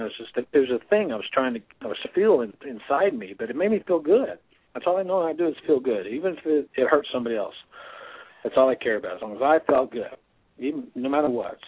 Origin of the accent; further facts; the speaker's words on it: Dallas, Texas, United States; also born or lived in New York; I was born in New York, and I lived there for quite a while. My parents divorced when I was really, really young, probably like 3, and I lived with my mother in Dallas.